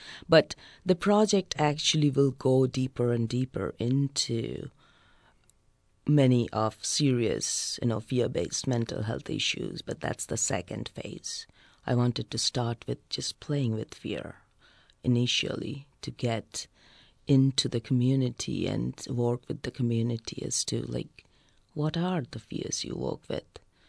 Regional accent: Kolkata, West Bengal, India; moved away; I'm originally from India, and I spent half of my life back home in India, in Bengal, Calcutta, and the other half here.

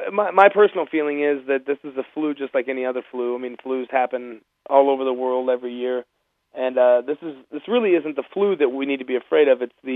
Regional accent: St. Charles, Missouri, United States; I know in my hometown of St. Charles, Missouri, last week they had a roadblock on the street

